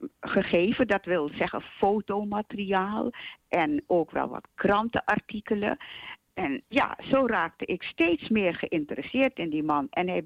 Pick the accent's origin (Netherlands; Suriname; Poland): Suriname; moved away; want ik zeg u, ik ben in 60 uit Suriname weggegaan.